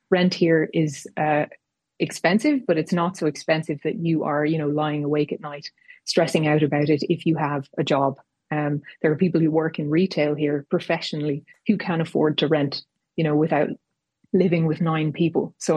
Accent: Limerick, Munster, Ireland; now in Canberra, Australia; Life in Canberra, I'm from Limerick

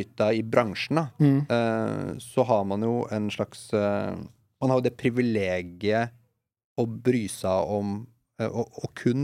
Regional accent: Moss, Østfold, Norway; når jeg vokste opp i Moss, så var det var aldri mangel på kultur

